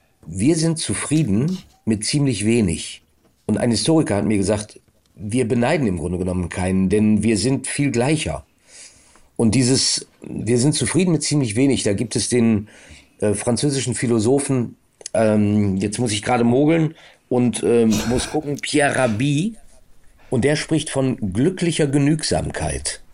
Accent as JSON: {"language": "German", "town": "Minden", "region": "North Rhine-Westphalia", "country": "Germany", "said": "Ich komme ja aus Minden, ich bin ja Ostwestfale."}